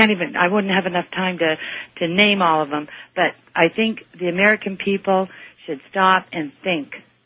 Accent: Canada; I'm from Canada.

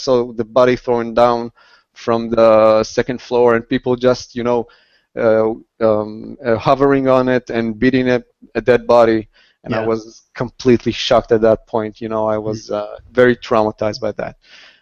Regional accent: Central District, Israel; English is a second language; I'm almost 40. I'm from Central Israel, and I have my own channel, and I'm talking about a lot of stuff. I'm an atheist

